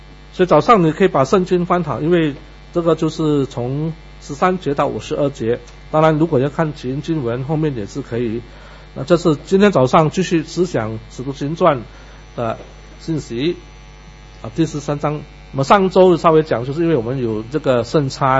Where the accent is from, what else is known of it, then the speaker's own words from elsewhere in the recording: Malaysia; 不好意思，因为我是从马来西亚过来的，我必须要多讲点。